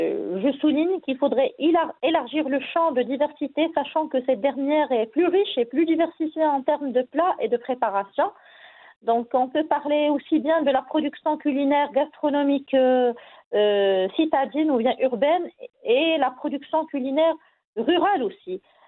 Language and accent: French; Morocco; chaque rituel, chaque occasion, chaque événement chez nous au Maroc est lié à une préparation bien distincte